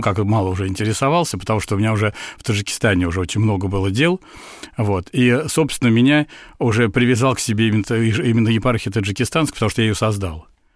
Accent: Sergiev Posad, Moscow Oblast, Russia; я родился в Загорске, и потом в Сергиевом Посаде. То есть это мой родной город, то есть это вообще моя родина.

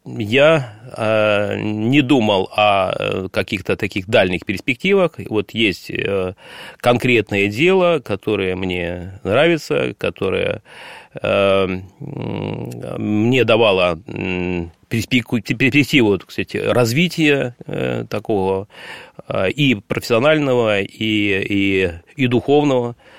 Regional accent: Ukraine; born there; Я вообще родился на Украине, вырос я в такой традиционной, относительно верующей семье

